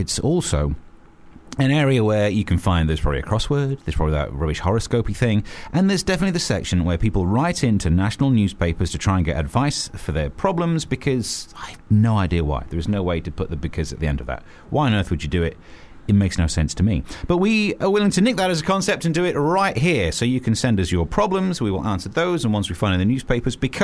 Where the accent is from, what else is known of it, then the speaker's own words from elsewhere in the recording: United Kingdom; because I am British, I am nothing shy of passive-aggressive about it.